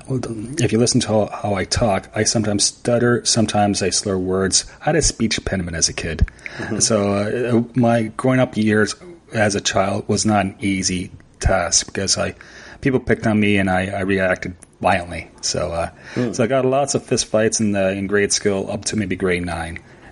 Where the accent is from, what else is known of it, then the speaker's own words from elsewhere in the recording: Niagara Falls, Ontario, Canada; I was born in St. Catharines, Ontario, Canada. And my family moved to Niagara Falls, Ontario, Canada, which is literally like 10 miles away when I was like 2. So I grew up in Niagara Falls.